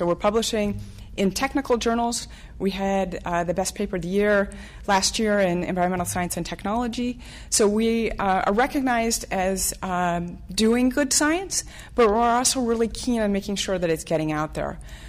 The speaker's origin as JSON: {"language": "English", "region": "Midwest", "country": "United States", "said": "I'm from the Midwest. Hockey is about as close as you can get to a religion there."}